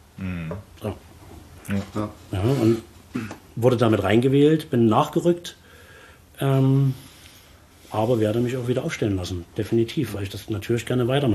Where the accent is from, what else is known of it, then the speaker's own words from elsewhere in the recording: Saxony, Germany; Ich komme nicht direkt aus der Stadt Chemnitz, ich komme aus einem kleinen Dorf. Nahe der Talsperre Kriebstein, das ist, glaube ich, das, was vielleicht die meisten kennen. Ungefähr eine halbe, dreiviertel Stunde weg von Dresden. Ja? Genauso von Leipzig, das ist so in diesem Dreieck.